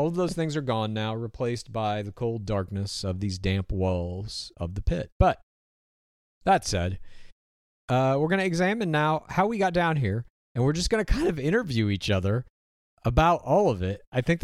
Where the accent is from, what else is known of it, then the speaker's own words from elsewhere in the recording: Spokane, Washington, United States; born there; I was born in Spokane, Washington, on an Air Force base called Fairchild Air Force Base.